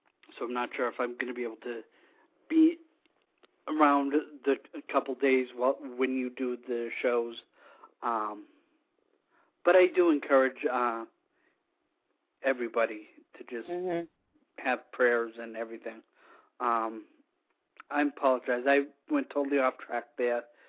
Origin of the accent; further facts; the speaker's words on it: Denver, Colorado, United States; born there; I am 34 years old. I was born in Denver, Colorado. And I was in foster care practically all my life up until the age.